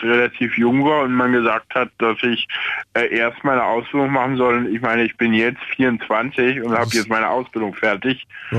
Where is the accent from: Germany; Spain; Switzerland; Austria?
Germany; Berlin; ich bin in Berlin aufgewachsen, habe immer in Berlin gelebt und habe dann aber in Brandenburg an der Havel studiert und habe da auch gewohnt